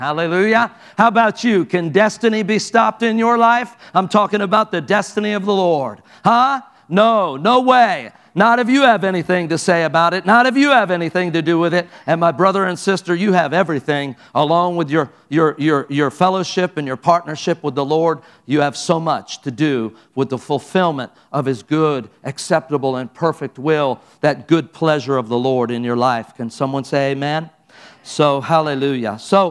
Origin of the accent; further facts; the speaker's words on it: United States; And I'm an American, and my wife is now an American and has been for 4 years.